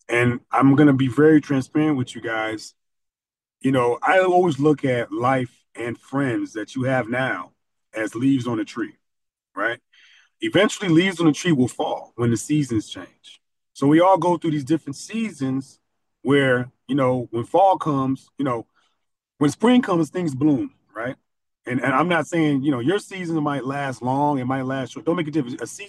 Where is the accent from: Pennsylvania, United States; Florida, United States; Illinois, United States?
Illinois, United States; Chicago; So growing up in Chicago, you guys probably hear all this stuff now